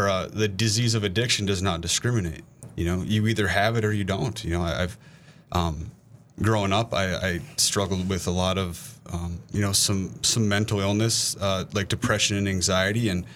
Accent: Bismarck, North Dakota, United States; I'm from Bismarck, North Dakota.

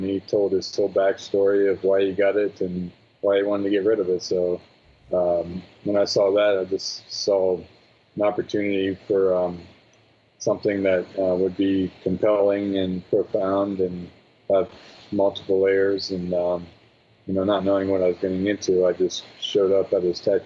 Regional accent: Zanesville, Ohio, United States; I grew up in Zanesville, Ohio, where this film took place.

